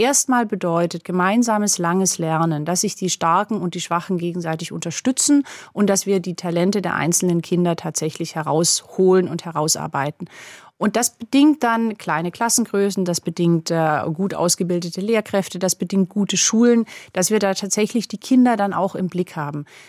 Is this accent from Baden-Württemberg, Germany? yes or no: yes; Schramberg, Baden-Württemberg, Germany; ich bin in Schramberg aufgewachsen, da gibt es den Nebenort Heiligenbronn.